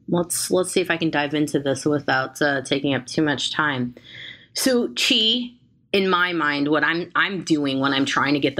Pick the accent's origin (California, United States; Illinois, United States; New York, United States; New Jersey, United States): Illinois, United States; Zion; which was very close to my hometown. The commercials always say Chicago, but that's kind of a lie. We're going to just bust them out right here. It's Zion, Illinois. It's about 40 miles north of Chicago.